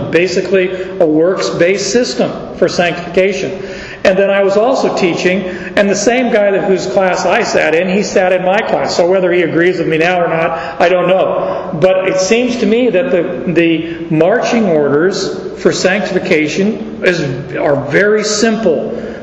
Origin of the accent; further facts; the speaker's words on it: Canada; but I'm Canadian